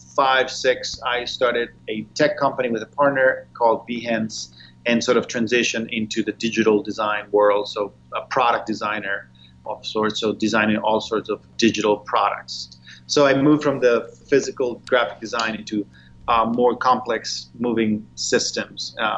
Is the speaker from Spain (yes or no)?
yes; Barcelona, Catalonia, Spain; I actually was born and raised in Barcelona, but my family is from Argentina.